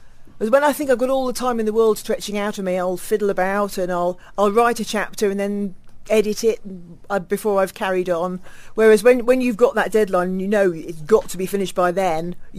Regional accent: South East England, United Kingdom; I grew up in the New Forest, but I've lived abroad. I've lived in a lot of different places

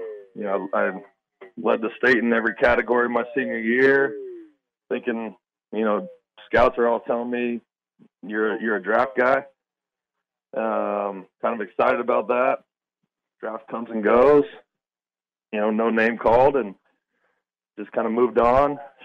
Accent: Mesa, Arizona, United States; I grew up in Mesa, Arizona. Went to school out there, kind of bounced around a few different universities for college.

